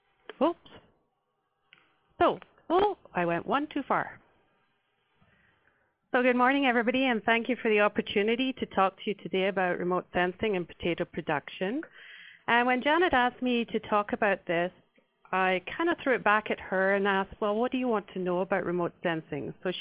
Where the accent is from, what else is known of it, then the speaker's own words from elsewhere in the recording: Scotland, United Kingdom; This particular one is Buntata, which comes from Scotland, my home country.